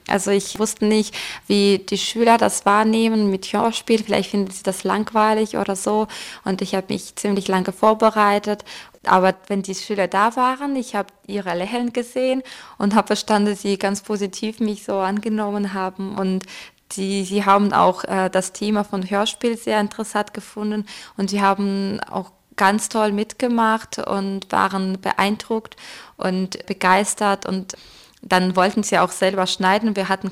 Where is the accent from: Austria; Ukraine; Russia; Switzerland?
Russia; Voronezh, Voronezh Oblast; German is a second language; now in Germany; Ich mag meine Heimat sehr. Ich mag meine Heimatstadt sehr